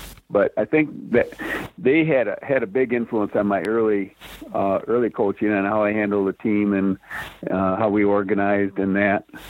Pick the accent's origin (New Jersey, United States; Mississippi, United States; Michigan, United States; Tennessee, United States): Michigan, United States; Owosso; I'm from Owosso, Michigan originally, and he had been the high school coach there.